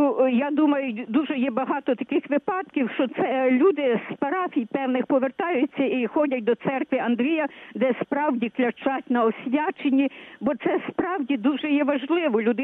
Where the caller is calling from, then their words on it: Lviv, Lviv Oblast, Ukraine; Слава навіки Богу